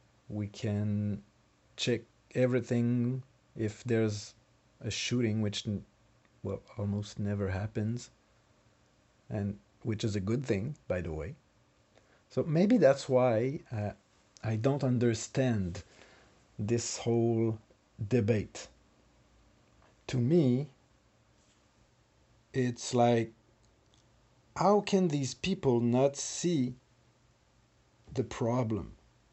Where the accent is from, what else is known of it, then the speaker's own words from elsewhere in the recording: Canada; I am a Canadian living in the province of Quebec.